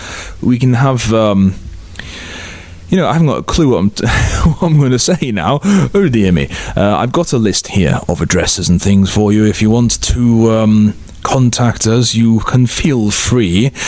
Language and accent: English; Liverpool, North West England, United Kingdom; We're from Liverpool and we're proud.